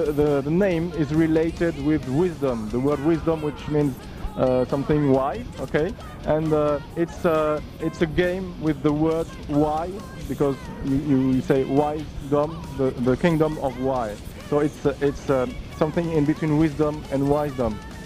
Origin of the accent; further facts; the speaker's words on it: France; English is a second language; I mean, I'm from France